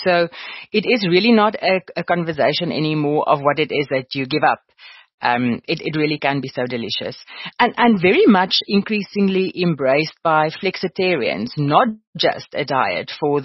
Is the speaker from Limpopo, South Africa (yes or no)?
yes; Limpopo, South Africa; Now, I grew up in Limpopo and on a farm